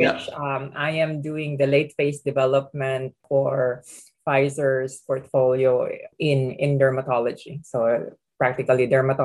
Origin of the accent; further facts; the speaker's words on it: Philippines; moved away as an adult; So I come from the Philippines originally. I actually majored in mathematics when I was in undergrad.